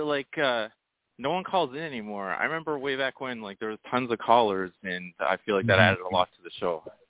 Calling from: Boston, Massachusetts, United States; I'm in Boston. I'm actually out at a Christmas holiday market staying with my family right now.

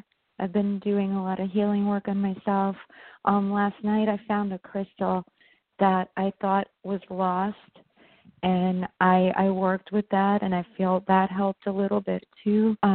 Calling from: New York, United States; I'm in New York.

